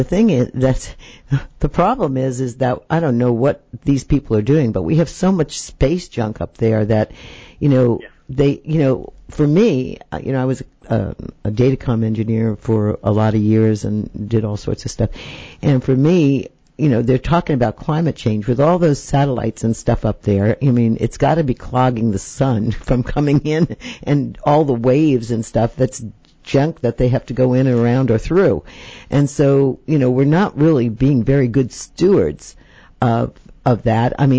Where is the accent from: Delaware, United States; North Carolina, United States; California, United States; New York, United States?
New York, United States; I know that, you know, I grew up in New York, and my mother was a Bostonian Irish woman, and my father was a Northern Italian